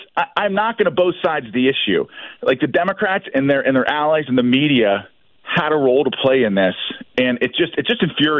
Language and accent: English; Pennsylvania, United States; These are the people of Pennsylvania. This is my home state. I'm a fifth generation Pennsylvanian. Those are my people in Western Pennsylvania.